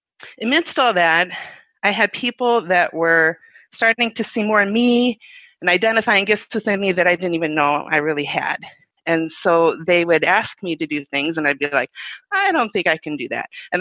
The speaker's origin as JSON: {"language": "English", "region": "Michigan", "country": "United States", "tie": "born or raised there", "said": "I grew up in Michigan. I was the only child to two very loving parents, and I did not grow up in the church."}